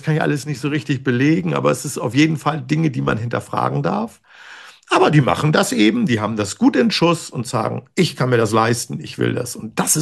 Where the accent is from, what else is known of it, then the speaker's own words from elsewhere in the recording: Hamburg, Germany; ich komme ja aus Hamburg.